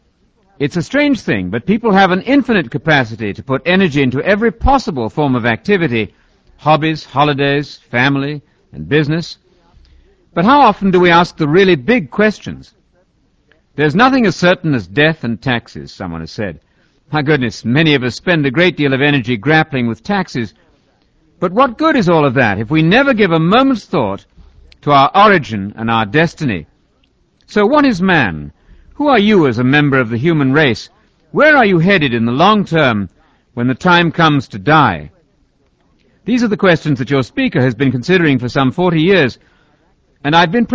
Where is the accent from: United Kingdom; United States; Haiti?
United Kingdom; England; I was about 13, growing up in England.